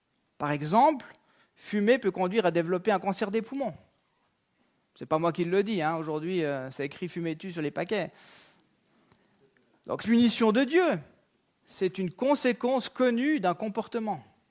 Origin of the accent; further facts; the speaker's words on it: Switzerland; born there; Pourquoi je suis né en Suisse, puis pas au Burkina Faso, ou en Inde